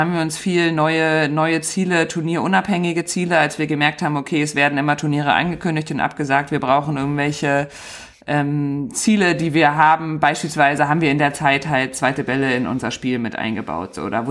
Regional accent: Marburg, Hesse, Germany; Genau, also ich bin groß geworden und aufgewachsen in der Nähe von Marburg.

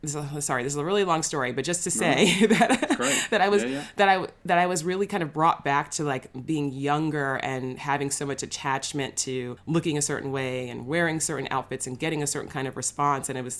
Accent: New York, United States; now in Los Angeles, United States; And I'm from New York originally, and I live in LA now.

